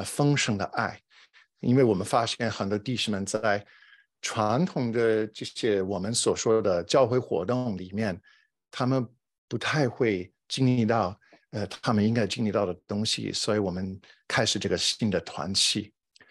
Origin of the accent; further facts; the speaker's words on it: California, United States; 我来自南加州，很高兴认识大家。